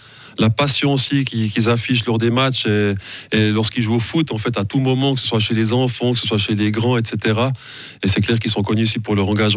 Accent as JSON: {"language": "French", "country": "Switzerland", "said": "un 3-3 entre la Suisse et le Danemark chez nous en Suisse"}